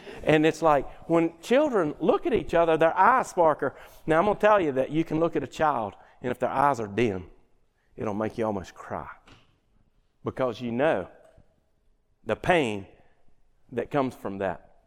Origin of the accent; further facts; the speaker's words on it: the South, United States; And I grew up in the South.